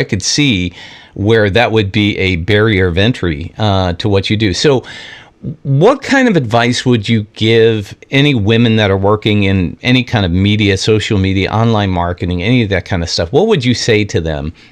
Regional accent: New York, United States; And I grew up in New York. We call them New York adjectives

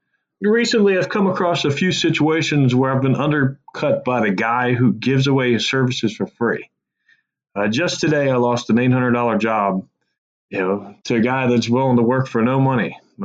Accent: Maryland, United States; Hi, guys. … I'm from Maryland.

